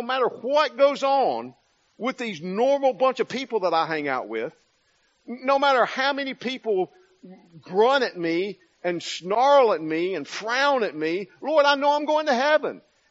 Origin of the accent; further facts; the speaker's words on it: United States; As an American in a different country, everybody wants to talk about what's going on in America to me.